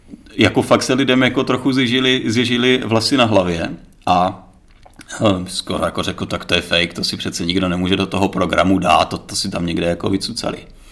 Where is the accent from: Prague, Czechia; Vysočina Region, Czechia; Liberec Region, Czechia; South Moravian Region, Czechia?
Vysočina Region, Czechia; Hrbov; born there; Minulý týden jsem byl na poutní mši svaté v Hrbově, v svém rodišti.